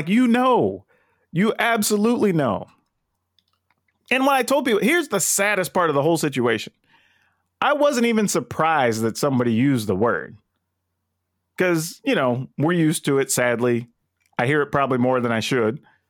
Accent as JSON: {"language": "English", "region": "Texas", "country": "United States", "tie": "born or raised there", "said": "I grew up in South Texas. I know people from Mexico."}